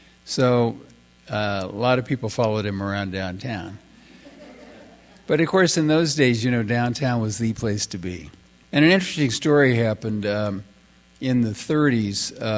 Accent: Kansas City, Missouri, United States; Anyway, so I grew up in Brookside, and fortunately, I came from a very nice family.

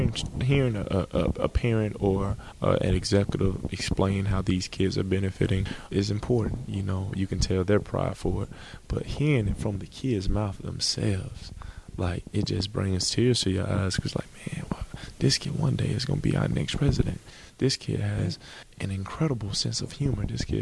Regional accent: Bessemer, United States; one thing about me is I love going back to my hometown, Bessemer, and going to the library

